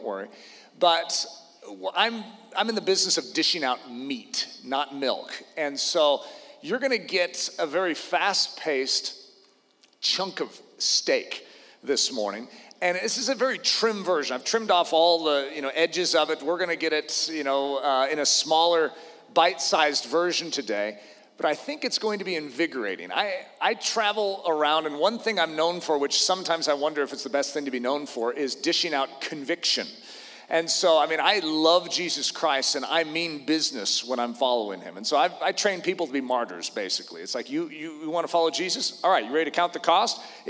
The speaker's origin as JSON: {"language": "English", "town": "Windsor", "region": "Colorado", "country": "United States", "said": "because I'm from Windsor, and just to drive down to another church in Colorado."}